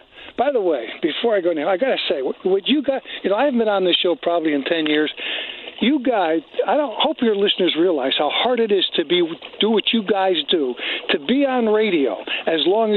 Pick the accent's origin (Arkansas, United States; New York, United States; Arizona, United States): New York, United States; Troy; No, I'm from New York. That's why, you know, Yankees and Troy, New York